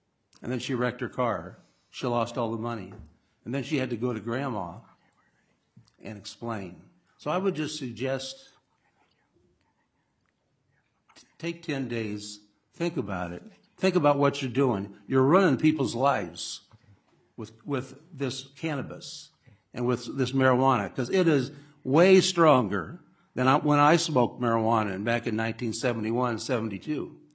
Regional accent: Ohio, United States; now in Minnesota, United States; I grew up in Ohio, and I moved to Minnesota in 1990, so I've been here longer

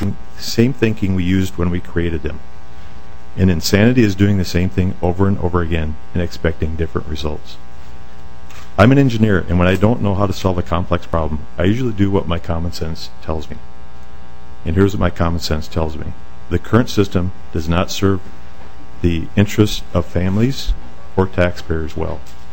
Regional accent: Anoka, Minnesota, United States; I'm from Anoka.

